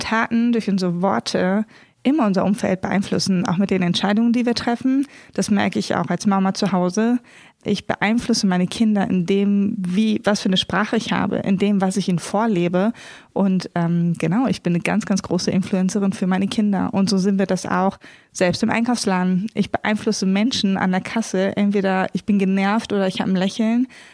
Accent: Hämelerwald, Lower Saxony, Germany; Wir wohnen in Abke, das ist östlich von Hannover. Ich bin aber im Nachbardorf in Hemlerwald groß geworden.

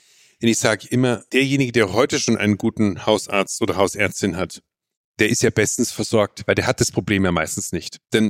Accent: Bavaria, Germany; für mich als Bayer

